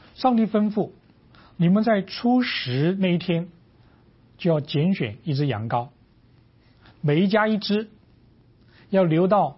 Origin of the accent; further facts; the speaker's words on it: China; 哎，这是不是像我们中国人讲到那个过年的这个对联